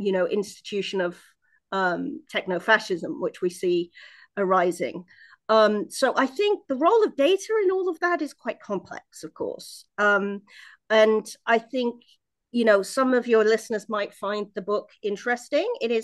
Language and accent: English; United Kingdom; I'm in obviously miles and miles away from where my home is. I'm British. And so, I have relatives in the UK